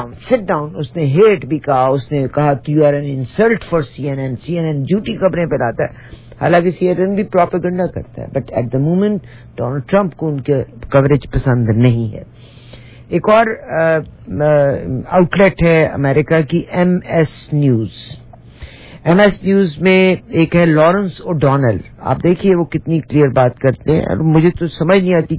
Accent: Pakistan; First home, my first لو از پاکستان. میرے ماں باپ کی قبریں ہیں وہاں پہ, میرے استاد ہیں, میرا گھر ہے, میرا بچپن ہے, میری جوانی ہے پاکستان.

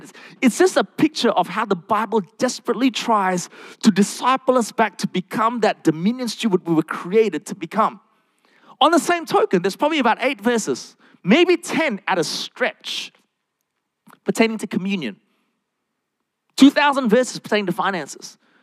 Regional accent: Australia; I'm also Asian, so control was a big thing for me. I'm also an Aussie

